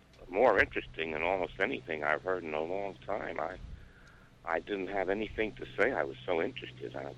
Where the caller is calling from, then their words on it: Grass Valley, California, United States; Grass Valley.